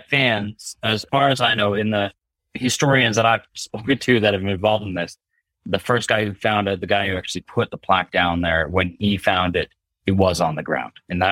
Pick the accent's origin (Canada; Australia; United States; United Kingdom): Canada; I mean, I'm a kid from Canada, right?